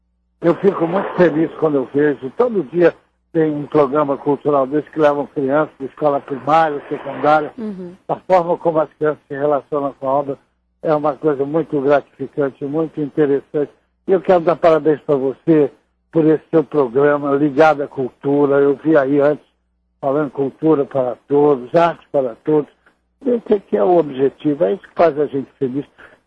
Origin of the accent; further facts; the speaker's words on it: Belo Horizonte, Minas Gerais, Brazil; born there; eu nasci em Belo Horizonte